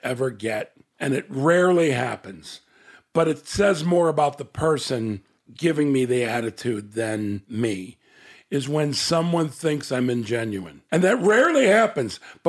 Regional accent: Chicago, Illinois, United States; born there; I was born in Chicago, Illinois.

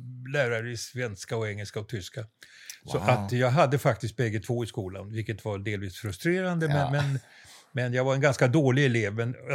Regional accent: Lidingö, Stockholm County, Sweden; Jag är uppvuxen på Lidingö. Vi flyttade hit 1950. Mm. Så att hela mitt vuxna liv har jag bott här. Sen så bodde jag in i stan ett tag och hade äventyr i ett kollektiv och allt möjligt sånt där. Men ja. Sen flyttade jag tillbaka.

